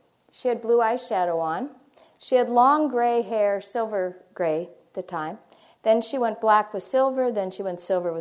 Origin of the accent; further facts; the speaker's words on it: Erie, Pennsylvania, United States; I'm from Erie, Pennsylvania, if you've ever heard of Joan Chittister or anybody like that.